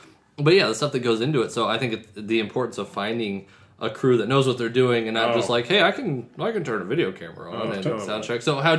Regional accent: St. Louis, Missouri, United States; Yeah, I've always had a really high, like, just proudness of being like, yeah, I'm from St. Louis.

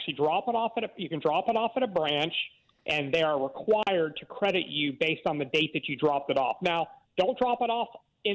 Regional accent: Atlanta, Georgia, United States; I get it. I'm from Atlanta. I get it.

